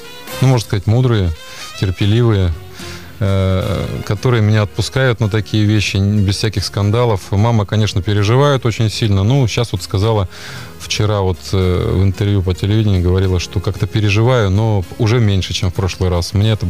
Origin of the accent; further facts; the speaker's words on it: Russia; Ну нет, домой. Я россиянин и патриот, с одной стороны. Ну нет, родина есть родина.